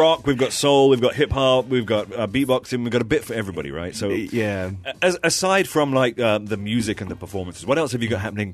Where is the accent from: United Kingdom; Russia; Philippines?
United Kingdom; England; being an Englishman, we're used to queuing.